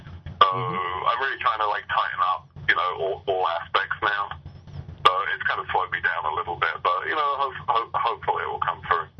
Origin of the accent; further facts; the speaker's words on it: England, United Kingdom; Yeah. I'm not from Arkansas.